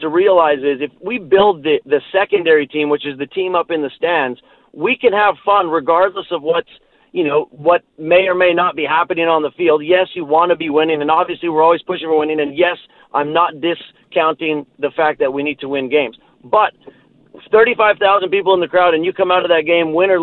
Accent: Calgary, Alberta, Canada; when I was growing up in Calgary

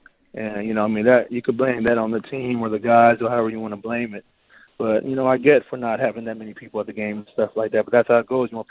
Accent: Arizona, United States; You know, I grew up in Arizona my whole life, where our winters are 65 degrees, 70 degrees is our winter.

